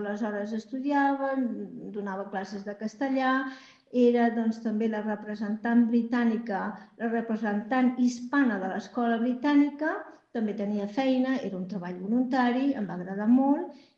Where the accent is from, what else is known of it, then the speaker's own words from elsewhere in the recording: Barcelona, Catalonia, Spain; cada vegada que vinc a Barcelona, que és d'on jo soc, vinc a Cabassers a visitar la meva família, també.